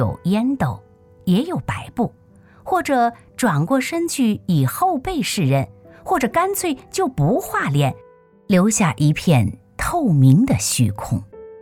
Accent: China; 我们中国人似乎很喜欢从梦中找到命运的痕迹

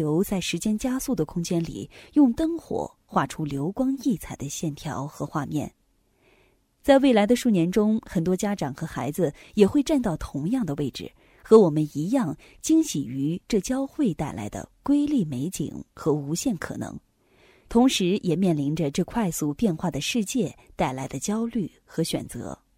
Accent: China; 我这一代的中国人一般还是会问你是哪里人

